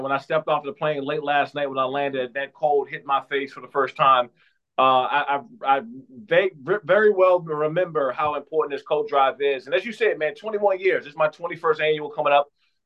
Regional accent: Maryland, United States; I grew up here in Prince George's County, right? I'm going to say Prince George's County with us. We spent some time being homeless. We lost our home to a fire.

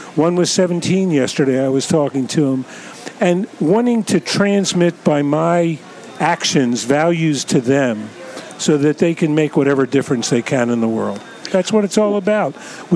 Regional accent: Philadelphia, Pennsylvania, United States; I came from Philadelphia, so it wasn't geographically exact

